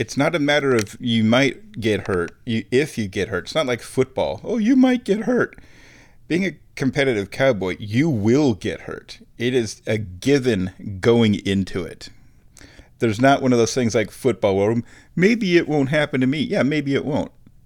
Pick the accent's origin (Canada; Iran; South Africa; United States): United States; Nebraska; I'm from Nebraska. You do not have to go very far in Nebraska to find some cowboys.